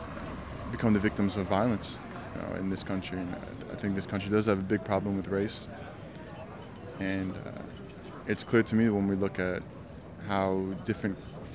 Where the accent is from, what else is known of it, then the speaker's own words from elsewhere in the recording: New York, United States; now in France; I'm American, I'm from New York.